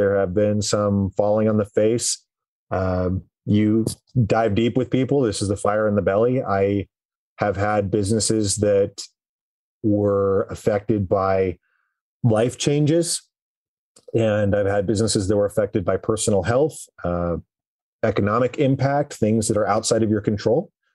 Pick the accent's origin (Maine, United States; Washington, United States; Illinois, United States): Washington, United States; also born or lived in Seattle; now in Denver, United States; I had spent the past 30 years living in Washington State. I grew up in Eastern Washington. I lived in Seattle for the past 10 years before that. And I moved to Denver and didn't know anyone.